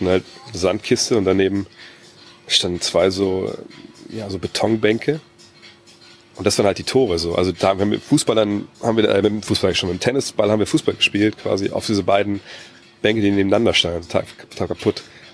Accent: Wolfsburg, Lower Saxony, Germany; ich bin in Wolfsburg aufgewachsen in Westhagen. Das ist so, ja, klar, man kann sagen, das ist eine Plattenbausiedlung.

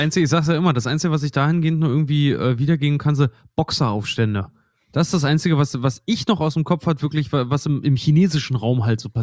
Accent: East Germany, Germany; Ich komme aus dem Osten

